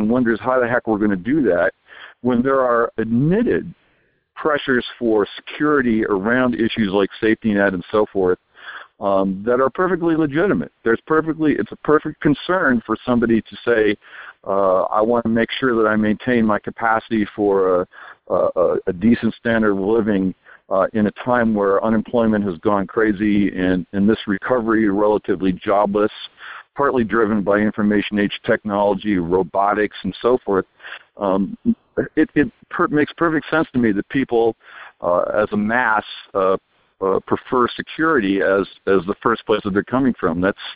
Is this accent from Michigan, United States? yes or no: yes; Detroit, Michigan, United States; What's most important for a kid growing up today in Detroit, my hometown, a failed city